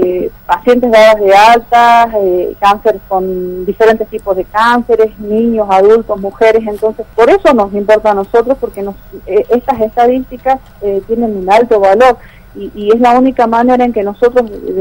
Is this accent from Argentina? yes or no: yes; Argentina; como argentinos tenemos derechos, como enfermos tenemos derechos